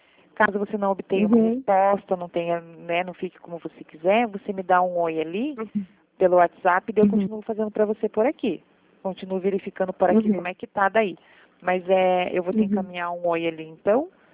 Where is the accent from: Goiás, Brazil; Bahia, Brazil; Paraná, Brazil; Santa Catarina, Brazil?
Paraná, Brazil; Curitiba; Eu sou de Curitiba também